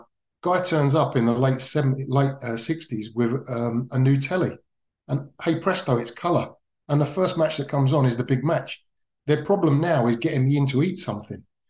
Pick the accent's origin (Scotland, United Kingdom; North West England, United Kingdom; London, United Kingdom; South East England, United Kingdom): London, United Kingdom; I was brought up in Islington